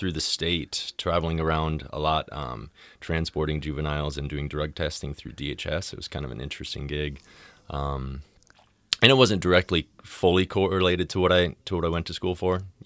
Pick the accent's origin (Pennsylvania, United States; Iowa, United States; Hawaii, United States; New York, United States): Iowa, United States; Sioux City; Sure. I'm from Sioux City, born and raised, Morningside, and went to East. Tons of family here.